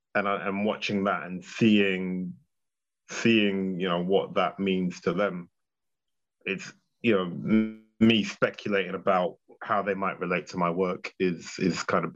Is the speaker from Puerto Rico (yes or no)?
no; Ghana; now in United Kingdom; this is the 80s, so I'm from Ghana, people were like, where are you from? Guyana